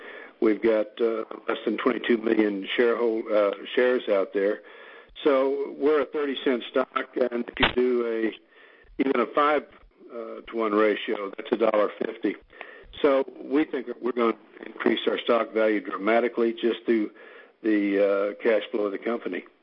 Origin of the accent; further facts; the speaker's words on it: Oklahoma, United States; I'm born and raised in Oklahoma, so I enjoy taking things out of Texas anytime I can.